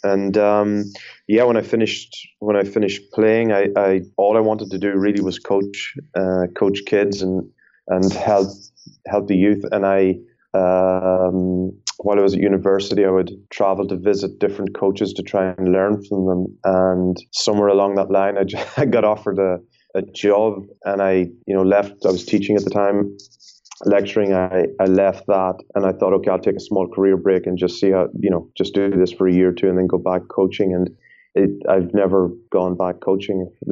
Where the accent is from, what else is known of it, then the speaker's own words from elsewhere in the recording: Ireland; If I haven't given away by now, I'm Irish.